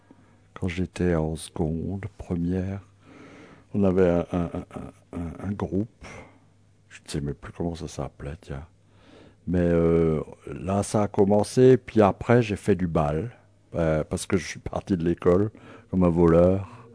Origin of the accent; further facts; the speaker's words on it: Mulhouse, Grand Est, France; born there; Je suis né à Mulhouse